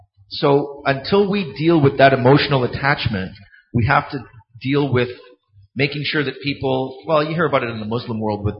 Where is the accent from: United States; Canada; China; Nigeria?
Canada; Quebec; born there; by the way. I was born in Quebec.